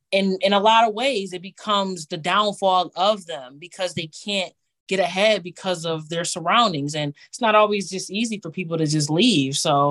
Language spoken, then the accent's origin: English; Buffalo, New York, United States; You know, especially where I come from. I'm from Buffalo, New York. Like, I'm from the east side of Buffalo, New York.